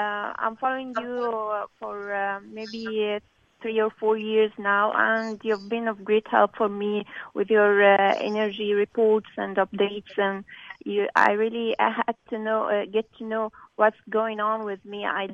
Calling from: Cairo, Cairo Governorate, Egypt; I'm calling from Egypt, from Cairo.

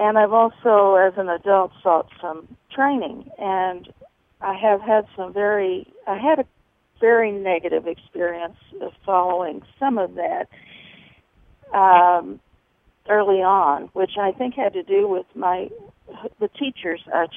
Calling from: Missouri, United States; I'm calling from Missouri

